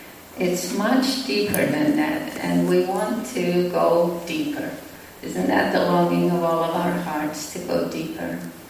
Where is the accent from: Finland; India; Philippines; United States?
Finland; English is a second language; moved away; I am from Finland, and that's why I have an accent, and I lived here for 36 years, but I cannot lose it.